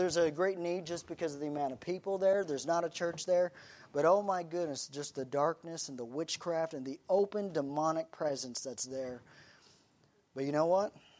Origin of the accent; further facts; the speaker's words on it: Tulsa, Oklahoma, United States; even though I was raised here in Tulsa, we still took many trips back to Maryland. And my grandparents would take us up to New England.